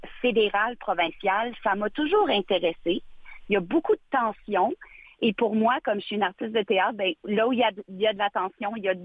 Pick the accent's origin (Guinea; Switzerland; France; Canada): Canada; Ottawa, Ontario; also born or lived in Winnipeg / Quebec City; moi, je suis une franco-canadienne. Je suis née à Winnipeg. J'ai été élevée à Ottawa.